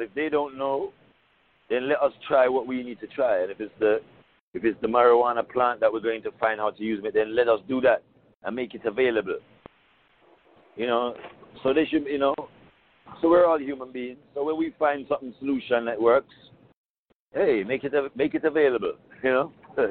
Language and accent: English; London, United Kingdom; born there; because I was born in London.